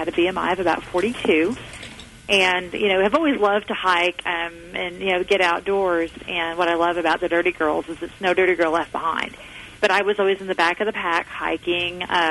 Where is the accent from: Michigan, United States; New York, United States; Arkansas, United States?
Arkansas, United States; I had no idea the beauty that we have right here in Kansas. I'm from Arkansas originally. We've lived in the southeast